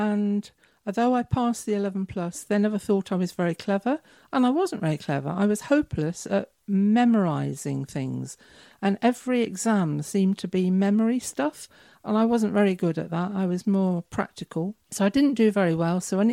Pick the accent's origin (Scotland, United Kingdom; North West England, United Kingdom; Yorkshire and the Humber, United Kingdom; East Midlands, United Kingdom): East Midlands, United Kingdom; Leicester; also born or lived in Exeter / Newcastle; Then when Dad left, I was five, and he got a job in Leicester, and we moved house to Leicester.